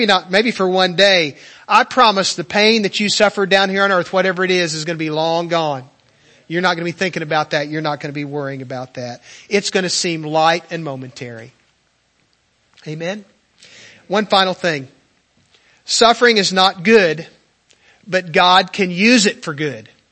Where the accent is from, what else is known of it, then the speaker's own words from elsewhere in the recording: Richland, United States; We grew up together in Richland.